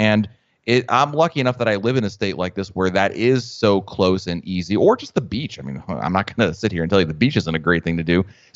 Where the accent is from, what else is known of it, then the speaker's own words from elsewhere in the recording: Northeast, United States; I grew up in the Northeast. Mount Dora is about as close to a town in the Northeast that I can remember.